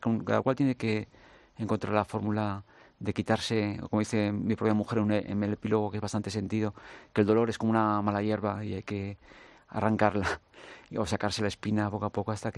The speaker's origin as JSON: {"language": "Spanish", "town": "Madrid", "region": "Community of Madrid", "country": "Spain", "also_born_or_lived": "New York, United States", "said": "yo soy de Carabanchel"}